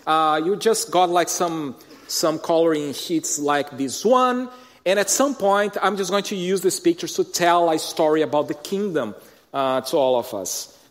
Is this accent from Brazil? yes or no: yes; Brazil; accent: Latin American; you can see kind of like a little bit of a Latin American accent here. So, I'm from Brazil. So, born and raised in Brazil.